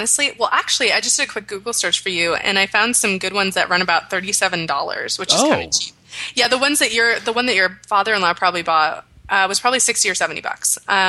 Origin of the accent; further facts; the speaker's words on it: Maine, United States; We're both from New England originally. He's from New Hampshire. I'm from Maine.